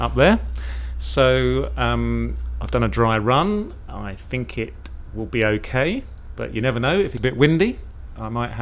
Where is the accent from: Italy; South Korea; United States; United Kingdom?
United Kingdom; Corringham, East of England; now in Chiswick, United Kingdom; I'm 45 years old. I'm originally from Corringham in Essex, but I now live in Chiswick, London.